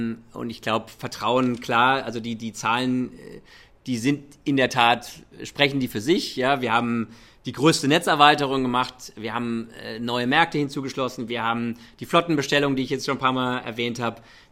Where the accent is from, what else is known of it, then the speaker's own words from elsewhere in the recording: Germany; German is a second language; also born or lived in United States; Ich bin beides, ich bin Deutscher und Amerikaner. Ich habe lange in den USA gelebt und ich liebe kulturelle Umfelder und jetzt, ich spreche kaum Deutsch. Zu Hause wird bei uns Englisch gesprochen